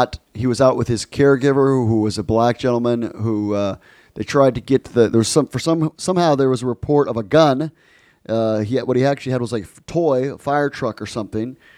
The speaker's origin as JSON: {"language": "English", "town": "Boston", "region": "Massachusetts", "country": "United States", "said": "I'm from Boston originally."}